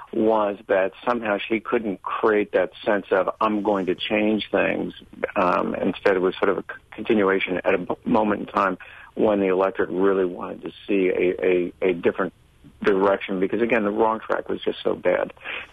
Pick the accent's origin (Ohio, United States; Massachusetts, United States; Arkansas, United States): Ohio, United States; I'm originally from Ohio, so I'm not sure I'm fond of that.